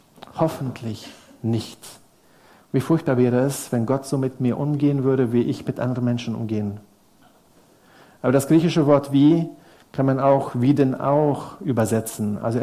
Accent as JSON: {"language": "German", "country": "Germany", "said": "Wir wissen es natürlich als Deutsche sehr, sehr genau, wer schuld ist um uns herum."}